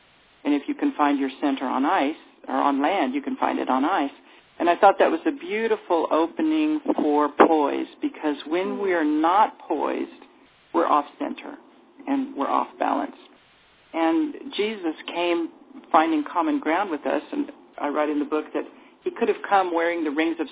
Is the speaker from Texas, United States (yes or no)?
yes; El Paso, Texas, United States; I said in Spanish, I'm from El Paso, Texas.